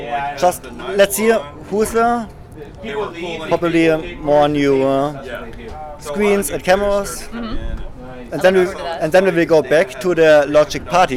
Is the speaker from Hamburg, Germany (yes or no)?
yes; Hamburg, Germany; English is a second language; and I'm from Hamburg, Germany.